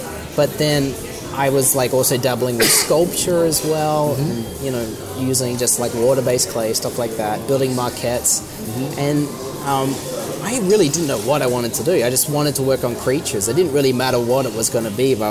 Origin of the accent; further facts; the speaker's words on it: Perth, Western Australia, Australia; I'm from Perth in West Australia.